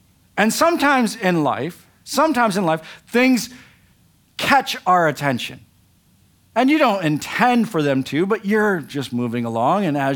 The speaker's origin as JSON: {"language": "English", "town": "Kalamazoo", "region": "Michigan", "country": "United States", "tie": "born there", "also_born_or_lived": "Tuscaloosa / Scranton", "lives_now": "Hoboken, United States", "said": "I was born in Kalamazoo, Michigan. I lived in Tuscaloosa, Alabama. And now I live in Hoboken."}